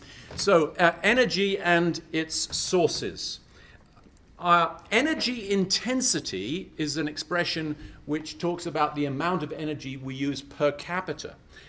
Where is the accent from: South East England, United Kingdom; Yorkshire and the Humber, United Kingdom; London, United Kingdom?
Yorkshire and the Humber, United Kingdom; Leeds; born there; I was born in Leeds, that's in Yorkshire, and Yorkshiremen are known for being kind of down to brass tacks, as they say.